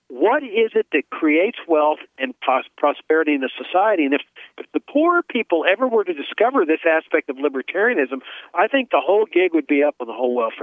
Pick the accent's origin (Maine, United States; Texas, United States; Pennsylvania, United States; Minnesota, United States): Texas, United States; Laredo; I grew up in Laredo, Texas, right on the border. And right across the river was Nuevo Laredo, Mexico.